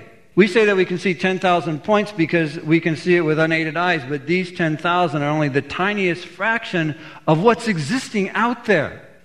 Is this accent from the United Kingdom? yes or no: no; California, United States; When I was a kid growing up in Orange County, out in California, it was called that because here was this little town called Anaheim, about 70,000 people